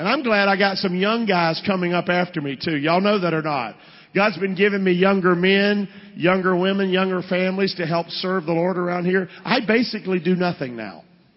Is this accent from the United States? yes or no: yes; the South, United States; I got saved, always a Southerner.